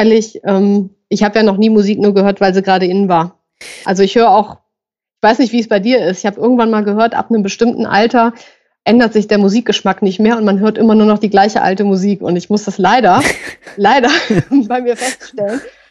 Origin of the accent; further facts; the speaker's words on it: Düsseldorf, North Rhine-Westphalia, Germany; Ich komme auch aus Düsseldorf.